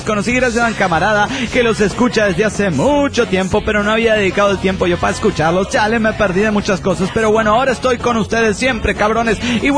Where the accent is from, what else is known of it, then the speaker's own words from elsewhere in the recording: Monterrey, Nuevo León, Mexico; de Monterrey Nuevo León, México.